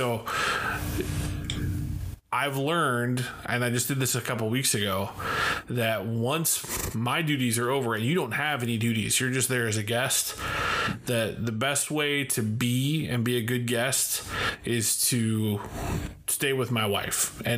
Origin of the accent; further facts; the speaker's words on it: Muscatine, Iowa, United States; And I said, I was from Muscatine.